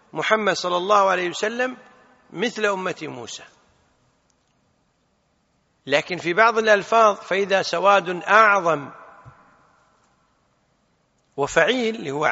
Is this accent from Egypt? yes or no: no; Kuwait; بالعامية عندنا بالكويت